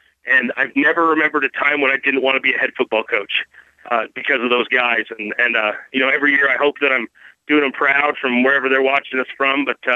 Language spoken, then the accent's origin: English; Murtaugh, Idaho, United States; Yeah, you know, I grew up in Murtaugh, Idaho, played 11-man football there.